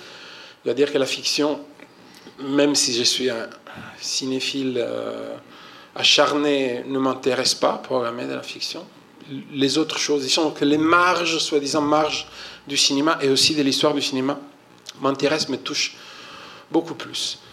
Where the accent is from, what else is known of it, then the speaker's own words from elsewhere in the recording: Italy; Je travaille dans différentes langues, différents pays. Je suis italien d'origine.